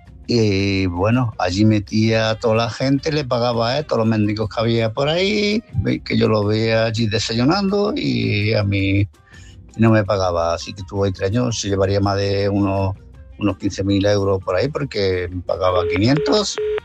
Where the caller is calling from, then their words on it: Málaga, Andalusia, Spain; de Málaga.